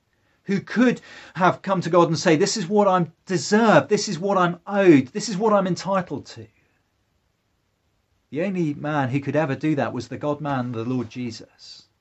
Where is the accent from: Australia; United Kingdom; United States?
United Kingdom; Now, we're British.